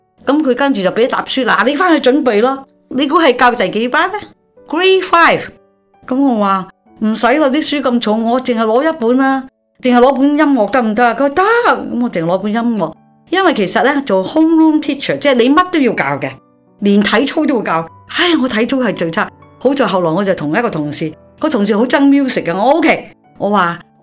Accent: Hong Kong; 你想想，他又不懂得说要穿靴的嘛，我们香港人怎知道要穿靴的

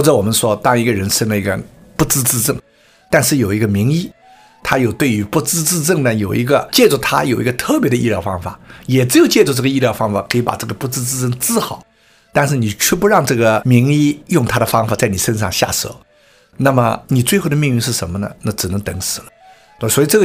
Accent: China; 他就有一种我们中国人叫穷劫呼天的这种感受

